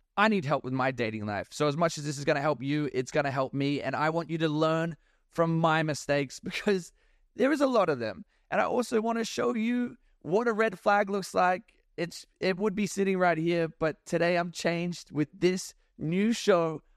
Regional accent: Queensland, Australia; Growing up in Australia, I was a bad boy and I did some bad things.

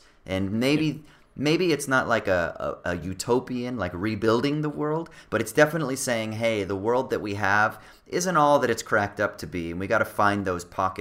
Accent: California, United States; So I'm from Orange County.

